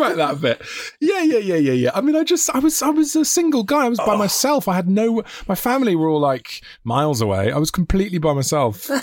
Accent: New Zealand; now in United Kingdom; I mean, as a New Zealander coming over to the UK, that's pretty pretty bang on, isn't it?

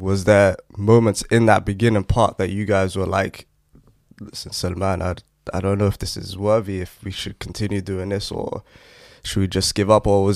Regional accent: London, United Kingdom; I'm from London

